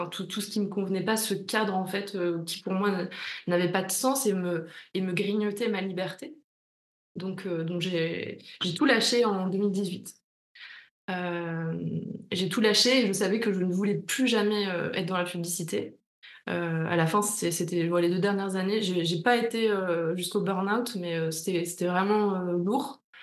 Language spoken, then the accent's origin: French; northern France, France; je viens du nord de la France, donc je change des souvenirs de l'école où on sort à 16h, il fait déjà nuit.